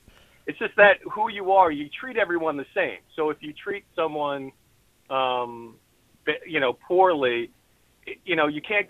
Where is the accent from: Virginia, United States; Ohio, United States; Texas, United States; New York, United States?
New York, United States; it's just almost like an affront to me as a New Yorker because I've lived around the country.